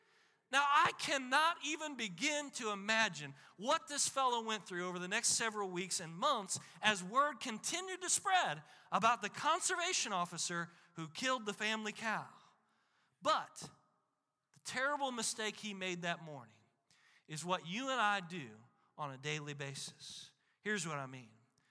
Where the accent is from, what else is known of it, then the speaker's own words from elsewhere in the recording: Illinois, United States; a conservation officer in my home state of Illinois.